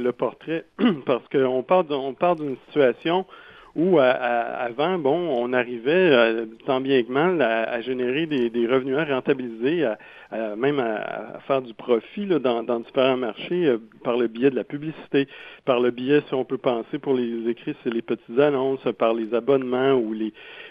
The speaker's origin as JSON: {"language": "French", "region": "Quebec", "country": "Canada", "said": "réfléchir en tant que Québécois, en tant que citoyen"}